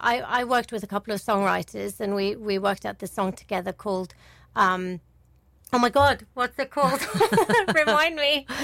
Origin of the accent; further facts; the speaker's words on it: Tromsø, Troms, Norway; when I was playing chess in Tromsø, my hometown